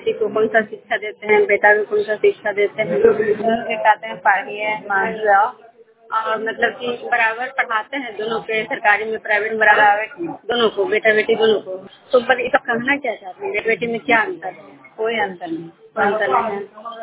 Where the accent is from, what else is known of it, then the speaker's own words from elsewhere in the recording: Bihar, India; ग्राम कुजरा पंचायत नालंदा जिला नगर निमसा प्रखंड के निवासी हूँ।